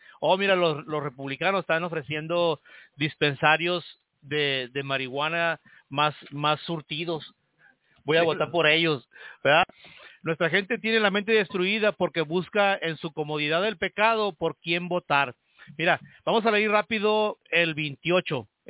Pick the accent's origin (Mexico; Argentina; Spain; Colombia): Mexico; No como mexicano, no como con la bandera de México cruzada aquí en el pecho.